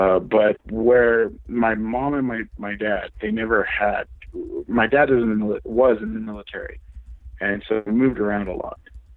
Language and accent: English; North Carolina, United States; also born or lived in Colorado / Germany / El Paso, Texas; I was born in North Carolina, but then we moved to Colorado, and then from Colorado, we moved back to North Carolina, and then we went to Germany and we stayed there for about 6 years.